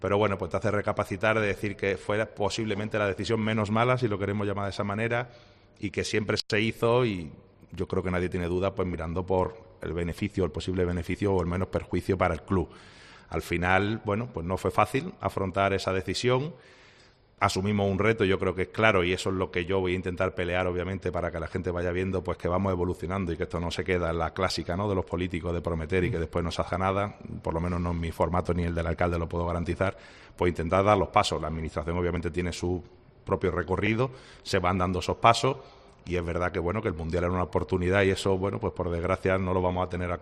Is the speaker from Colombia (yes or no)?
no; Málaga, Andalusia, Spain; Pues mira, como malagueño, muchísima alegría